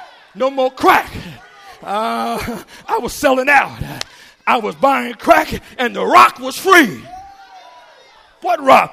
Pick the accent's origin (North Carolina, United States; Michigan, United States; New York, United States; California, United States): California, United States; Los Angeles; y'all know I'm from Skid Row, I ain't got to get a suit?